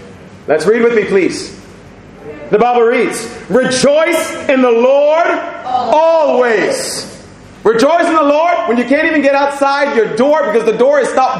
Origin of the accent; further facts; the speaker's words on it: United States; now in Nigeria; But what do I know? I'm just an American here on visa.